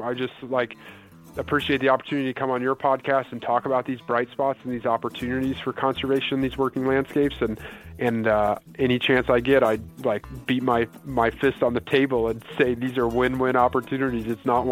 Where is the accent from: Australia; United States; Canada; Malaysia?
United States; Indiana; now in Iowa, United States; I mentioned I grew up in Indiana.